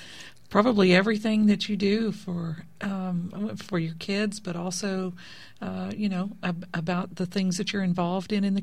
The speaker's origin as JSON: {"language": "English", "town": "De Leon", "region": "Texas", "country": "United States", "tie": "born or raised there", "also_born_or_lived": "Big Spring", "said": "I grew up in De Leon, which is a small town, and kind of and then I spent some time out in West Texas in Big Spring"}